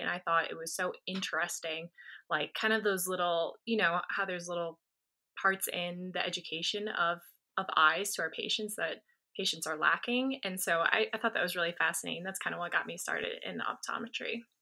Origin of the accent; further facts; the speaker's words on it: Ohio, United States; yeah, so when it came to optometry, I went to Ohio State. I'm from Ohio.